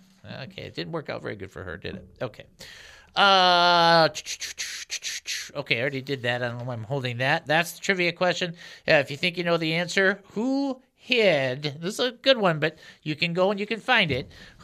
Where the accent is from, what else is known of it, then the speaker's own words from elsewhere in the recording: Detroit, Michigan, United States; I like logos. I'm from Detroit.